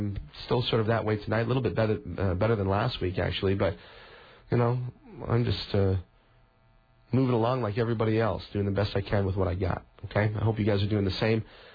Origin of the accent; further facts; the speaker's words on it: Rockford, Illinois, United States; born there; I was born in Rockford, Illinois.